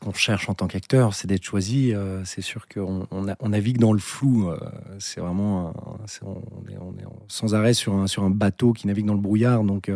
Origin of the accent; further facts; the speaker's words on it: Switzerland; en tant que Suisse, c'est assez particulier parce qu'on n'a pas, à l'inverse des Français, étudié